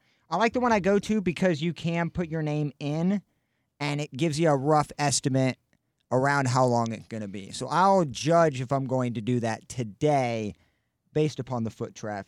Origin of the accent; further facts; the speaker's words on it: Illinois, United States; I'm from Illinois. So what Missouri and Illinois, there's so much of a difference at the DMV.